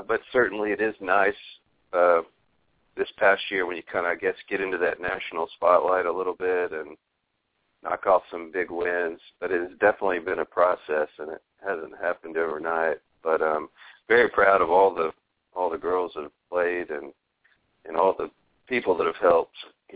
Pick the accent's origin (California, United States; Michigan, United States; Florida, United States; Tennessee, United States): Tennessee, United States; Jackson; Well, I grew up just outside of Memphis, actually, in Jackson, Tennessee.